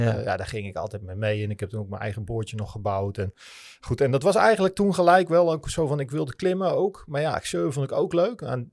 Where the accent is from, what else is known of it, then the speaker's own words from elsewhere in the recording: Netherlands; Wij komen uit Nederland, we hebben niet eens bergen, weet je.